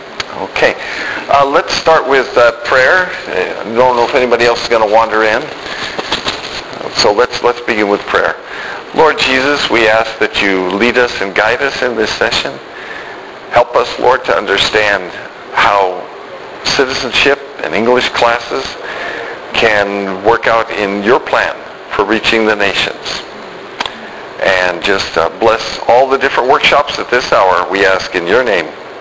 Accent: Fresno, California, United States; Anyway, we're from Fresno. And we have Fresno, California is a small town.

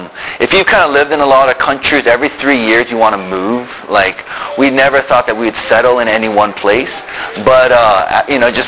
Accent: Tokyo, Japan; my wife, Unsho, she grew up in the Philippines. I grew up in Tokyo. We're both missionary kids. And so we met in Chicago, so kind of like all over the world.

